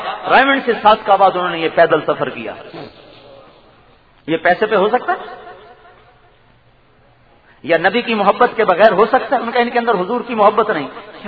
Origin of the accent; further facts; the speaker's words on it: Punjab, Pakistan; ہمارا گاؤں ہے ضلع ملتان میں, میاں چنوں سے 15 کلومیٹر شمال کی طرف.